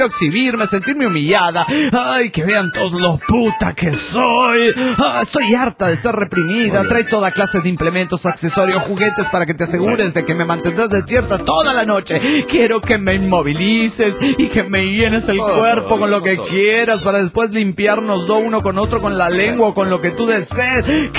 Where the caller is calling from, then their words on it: Quebec, Canada; Hola, soy … de Quebec, Canadá.